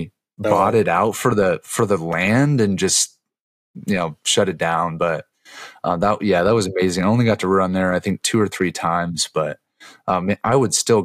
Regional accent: Newton, Iowa, United States; now in Des Moines, United States; So I'm from, I grew up in Newton, Iowa, which is right around Des Moines. The state's capital here in Iowa.

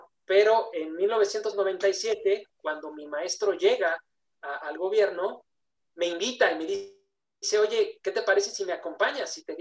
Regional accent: Mexico City, Mexico; born there; no solamente porque es donde nací, y donde nacieron gran parte de mi familia, de mi padre, por ejemplo, ¿no? Sino además porque es un lugar maravilloso, es único en el mundo.

